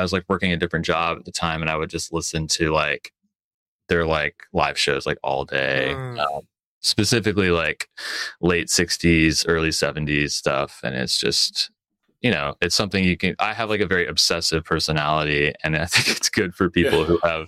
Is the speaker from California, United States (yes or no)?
yes; California, United States; The first, like, obsession of mine was … Growing up in Southern California.